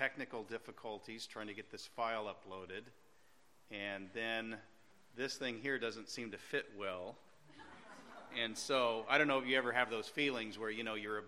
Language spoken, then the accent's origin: English; California, United States; born there; So I was born in California in 1963 and raised nominally Roman Catholic.